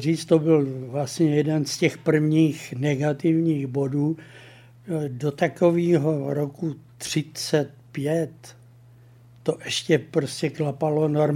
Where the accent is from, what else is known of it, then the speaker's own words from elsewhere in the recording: Liberec, Liberec Region, Czechia; Já jsem Liberečák, předválečný Liberečák